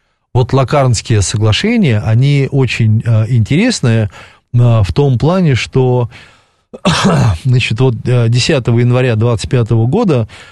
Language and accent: Russian; Odesa, Odesa Oblast, Ukraine; как в Одессе говорят, да, все-таки мой родной город